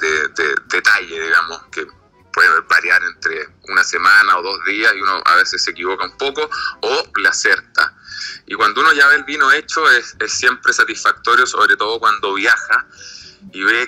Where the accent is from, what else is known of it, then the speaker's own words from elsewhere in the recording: Chile; Sí, soy chileno. Nacido y criado.